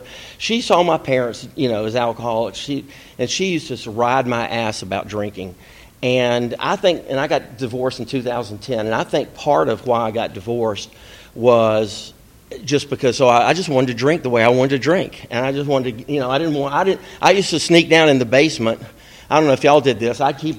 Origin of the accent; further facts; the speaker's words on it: Atlanta, Georgia, United States; I'm an alcoholic. I'm from Atlanta, Georgia.